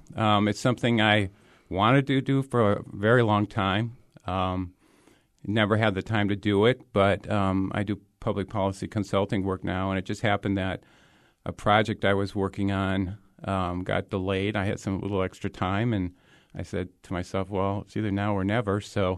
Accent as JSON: {"language": "English", "town": "Jamestown", "region": "North Dakota", "country": "United States", "tie": "born or raised there", "said": "I grew up on a farm just northeast of Jamestown, and I attended the University of North Dakota."}